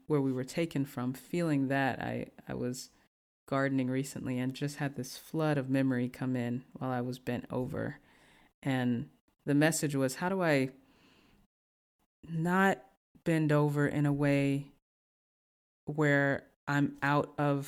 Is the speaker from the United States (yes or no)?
yes; the South, United States; because I'm from the South, mm-hmm. and I love collard greens